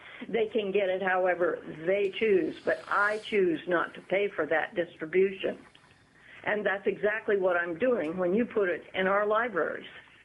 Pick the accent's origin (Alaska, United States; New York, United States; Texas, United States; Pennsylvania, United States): Alaska, United States; Two Rivers; I am from Two Rivers.